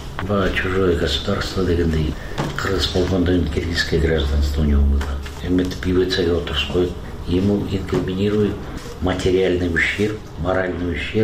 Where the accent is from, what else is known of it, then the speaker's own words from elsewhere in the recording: Bishkek, Kyrgyzstan; Фрунзе шаарында төрөлгөм. Өмүр бою ушул жашагам.